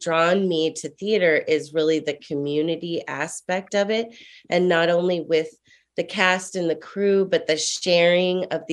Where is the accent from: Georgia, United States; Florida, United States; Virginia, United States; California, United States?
California, United States; Santa Barbara; also born or lived in New York / Los Angeles; Well, I'm actually from Santa Barbara. I did go to Santa Barbara High School.